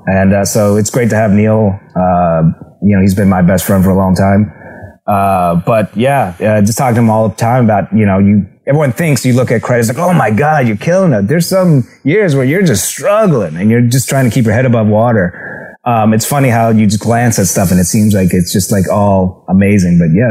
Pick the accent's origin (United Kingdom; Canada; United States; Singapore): Canada; And I remember when I went to university, I'm Canadian.